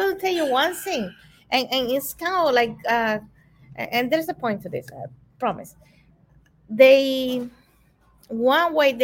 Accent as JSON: {"language": "English", "country": "Cuba", "tie": "born or raised there", "said": "Well, I remember, you know, I grew up in Cuba."}